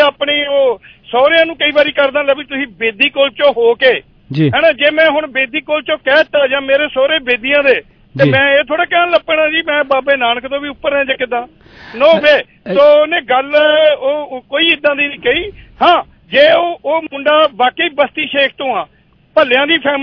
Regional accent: Punjab, India; ਅਸੀਂ ਜਿੱਦਾਂ ਕਹਿ ਲਓ ਪੰਜਾਬੀ ਹਾਂ ਤੇ ਜਾਂ ਪਹਿਲਾਂ ਅਸੀਂ ਇੰਡੀਅਨ ਹਾਂ ਫਿਰ ਪੰਜਾਬੀ ਹਾਂ ਪਰ ਅਸੀਂ ਪੰਜਾਬ ਚ ਰਹਿੰਦੇ ਕਰਕੇ ਹਾਂ ਅਸੀਂ ਪੰਜਾਬੀ ਬੋਲਦੇ ਉਸ ਹਿਸਾਬ ਨਾਲ ਪਹਿਲਾਂ ਅਸੀਂ ਪੰਜਾਬੀ ਹਾਂ

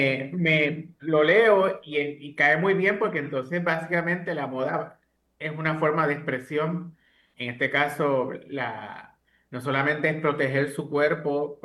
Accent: Puerto Rico; ese ADN que tenemos como puertorriqueños quede expuesto

